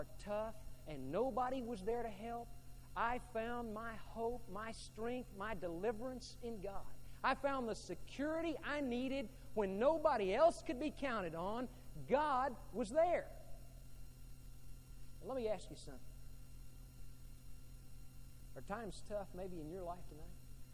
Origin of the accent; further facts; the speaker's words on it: Texas, United States; When I was a kid growing up on the Gulf Coast of Texas, there were a couple of occasions when my dad took me floundering.